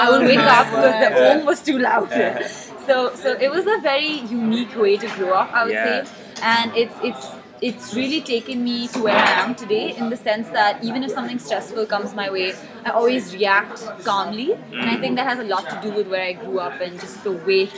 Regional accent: Mumbai, Maharashtra, India; and I'm from Bombay, India.

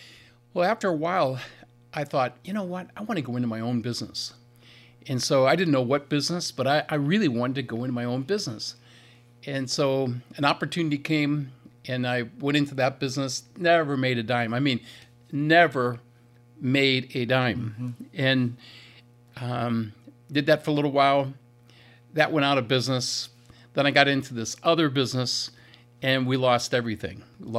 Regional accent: Massillon, Ohio, United States; So I grew up in Massillon, which is, okay. 30 minutes from here. And I was there until my parents moved away when I was 16.

